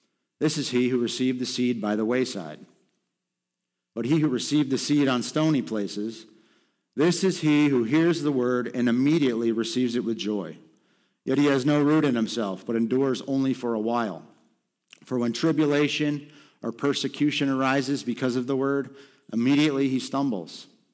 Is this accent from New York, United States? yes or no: yes; Stephentown, New York, United States; I grew up in Steventown, New York. That's about 45, 50 minutes away from here.